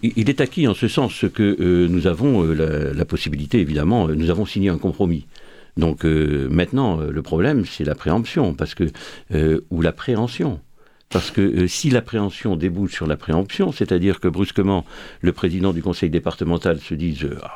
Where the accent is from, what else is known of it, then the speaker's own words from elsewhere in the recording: France; étant donné que nous sommes français, que nous aimons la France et que nous souhaitons rester en France